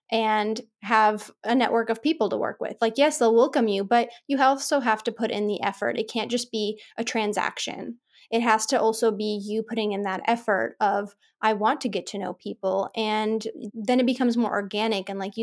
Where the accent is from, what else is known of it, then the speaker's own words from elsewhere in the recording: California, United States; I'm from California where even though the speed limit is 65 on our freeways, everybody drives 85.